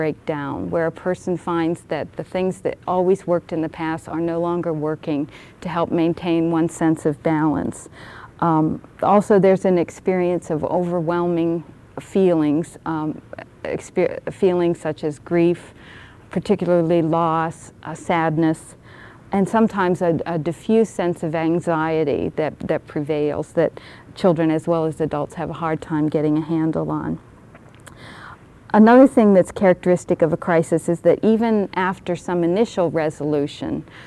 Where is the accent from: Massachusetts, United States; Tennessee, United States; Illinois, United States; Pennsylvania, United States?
Pennsylvania, United States; Pittsburgh; And I'm from Pittsburgh, Pennsylvania.